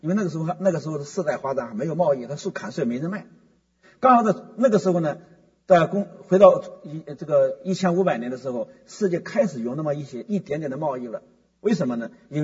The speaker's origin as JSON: {"language": "Chinese", "country": "China", "said": "我想我们中国人都以吃外国东西为荣"}